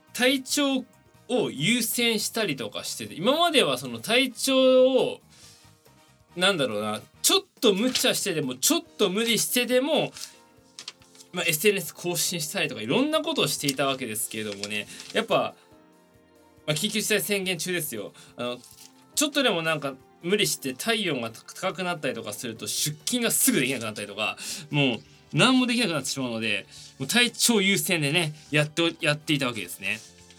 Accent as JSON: {"language": "Japanese", "region": "Tokyo", "country": "Japan", "tie": "born or raised there", "said": "東京都生まれ東京育ちでございます。"}